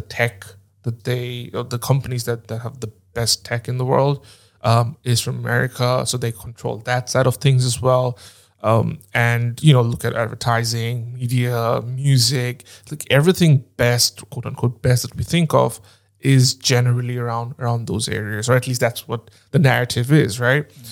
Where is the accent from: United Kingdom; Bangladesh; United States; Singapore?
Bangladesh; And I'm originally from Bangladesh